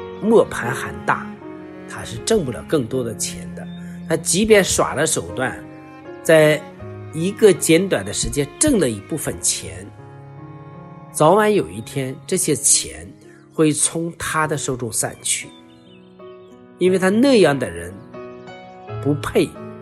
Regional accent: China; 我们中国人呢，我们中国的基督徒对奉献是不太够的。

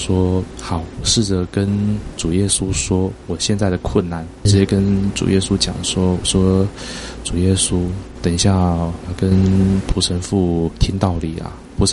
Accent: China; 我们中国人一定有听过一句话叫做经师易得，人师难得啊

